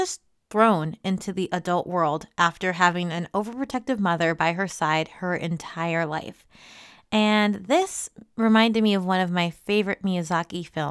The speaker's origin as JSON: {"language": "English", "town": "Minneapolis", "region": "Minnesota", "country": "United States", "tie": "born or raised there", "lives_now": "Los Angeles, United States", "said": "we went back to Minneapolis recently to shoot my feature film. And it's my hometown."}